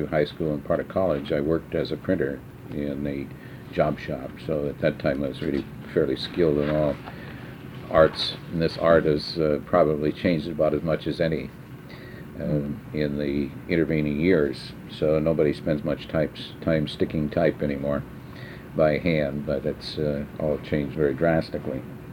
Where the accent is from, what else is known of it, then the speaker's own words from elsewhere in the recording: Brookings, South Dakota, United States; I grew up in Brookings, South Dakota. I was born in Brookings and lived there for the first 22 years of my life.